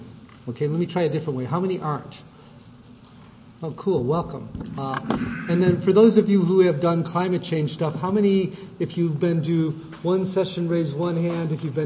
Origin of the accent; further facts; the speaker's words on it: Chicago, Illinois, United States; We're all in Chicago, and I'm from Chicago